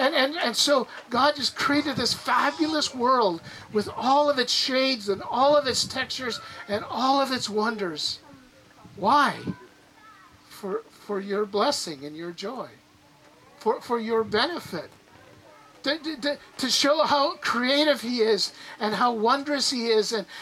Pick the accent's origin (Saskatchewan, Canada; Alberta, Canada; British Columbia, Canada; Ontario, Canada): Alberta, Canada; Grand Cache; Most of you know I grew up in the mountains. I grew up in Grand Cache, and literally, we would walk out our front door, and literally beside me on this side was Grand Cache Mountain